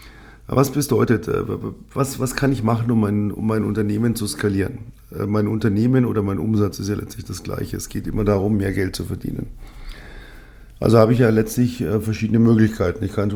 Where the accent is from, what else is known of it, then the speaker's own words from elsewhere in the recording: Bavaria, Germany; so ein richtiges Viech, wie man bei uns in Bayern sagt